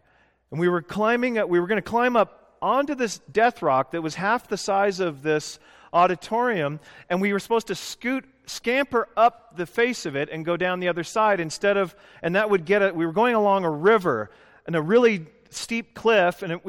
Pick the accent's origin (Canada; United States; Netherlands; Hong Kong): Canada; I grew up in Canada. I know what pine needles are.